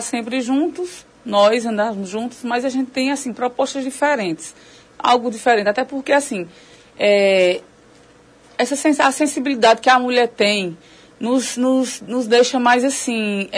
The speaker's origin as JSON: {"language": "Portuguese", "town": "Lagoa do Barro", "region": "Pernambuco", "country": "Brazil", "tie": "born or raised there", "said": "até porque nasci e moro na Lagoa do Barro, desde sempre."}